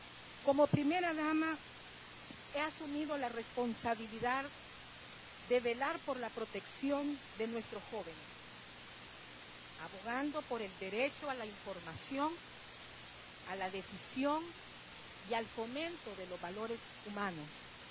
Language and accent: Spanish; Honduras; En mi país, Honduras, el 64% de la población tiene menos de 29 años.